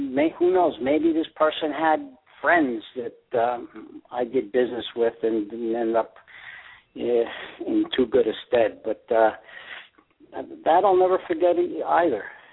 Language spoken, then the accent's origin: English; Harrison, New York, United States; You know, we grew up in a mixed neighborhood. There was Irish, Italian, Jewish. I grew up in Harrison, New York. Two-family house.